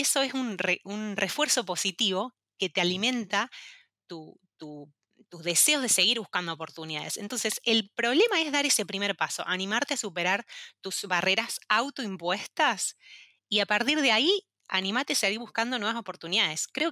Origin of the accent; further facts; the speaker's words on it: San Luis, Argentina; A modo de intro, yo soy de San Luis, que es una provincia del interior de Argentina, donde realmente las oportunidades no son muy conocidas